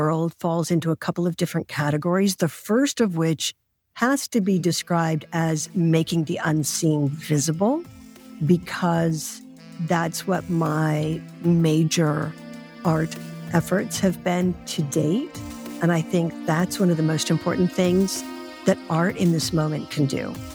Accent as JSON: {"language": "English", "town": "Rapid City", "region": "South Dakota", "country": "United States", "tie": "born or raised there", "said": "I grew up in Rapid City, South Dakota, which is the gateway to the Black Hills."}